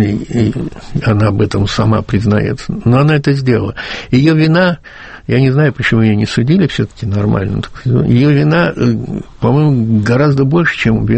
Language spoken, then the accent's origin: Russian; Saint Petersburg, Russia; у нас на родине, в том самом городе Ленинграде